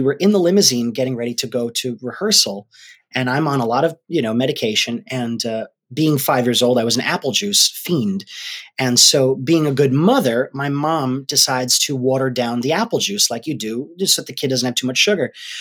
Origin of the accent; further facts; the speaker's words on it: Rhode Island, United States; We're from Rhode Island.